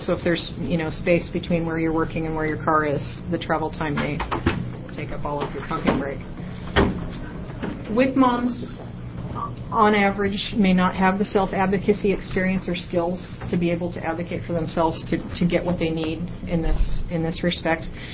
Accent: Mount Angel, Oregon, United States; I'm from Mount Angel.

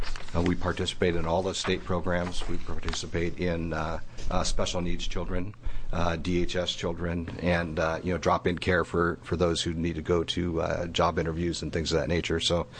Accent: United States; I'm from Benton County.

